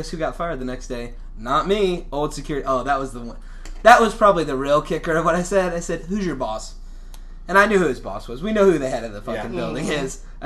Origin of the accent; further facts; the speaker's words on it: New York, United States; I've had a gun in my face before. I grew up in New York. Shit was salty where I grew up.